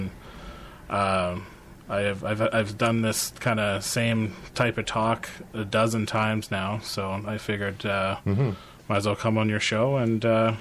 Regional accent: Ontario, Canada; when I was growing up in Northern Ontario, I was heavily influenced by my dad's music.

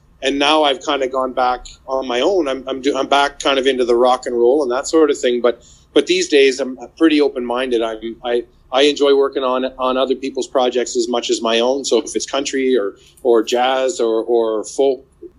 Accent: Hanover, Ontario, Canada; now in Stratford, Canada; I grew up in Hanover, which is a couple of hours north from where I am now in Stratford.

